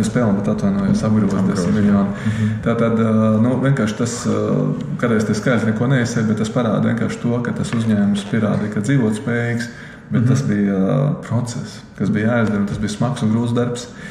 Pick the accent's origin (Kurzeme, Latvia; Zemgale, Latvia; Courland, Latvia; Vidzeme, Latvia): Kurzeme, Latvia; Liepāja; Es esmu dzīmis liepājnieks, esmu šeit gribējis atgriezties, neviem brīdi neesmu gribējis kaut kur citur dzīvot.